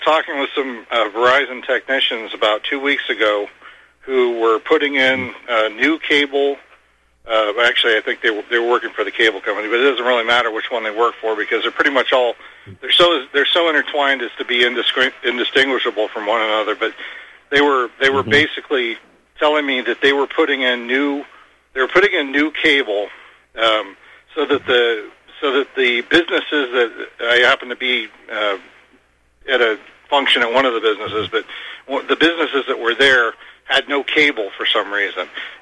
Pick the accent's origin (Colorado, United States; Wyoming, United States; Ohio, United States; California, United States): California, United States; I'm from California originally, the city I lived in California